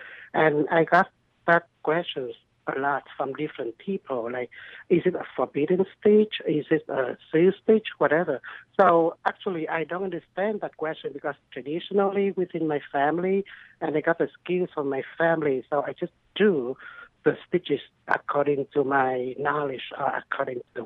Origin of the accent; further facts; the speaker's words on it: Vietnam; English is a second language; moved away as an adult; I came from Vietnam, and I came here for my master's degree in human resources, business administration, and hand silk embroidery is the traditional work for my family.